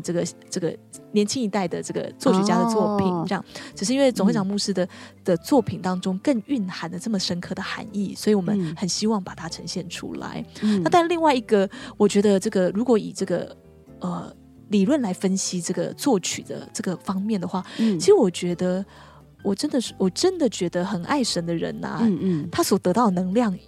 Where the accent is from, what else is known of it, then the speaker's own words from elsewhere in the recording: Taipei, Taiwan; 那其实我因为我是台北人，我又从大一就开车、所以我其实对路都很熟